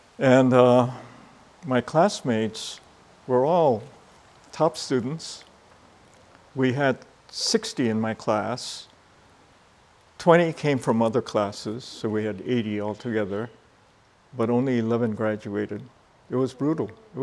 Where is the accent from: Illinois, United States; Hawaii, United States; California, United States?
Hawaii, United States; Honolulu; first language Hawaiian Pidgin; English is a second language; And I was a kid from Palama, Kalihi-Palama.